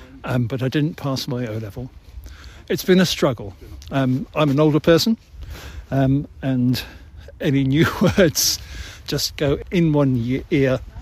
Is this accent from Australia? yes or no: no; England, United Kingdom; now in Berlin, Germany; We're from England, but we live in Berlin. We've been living in Berlin for 3 years.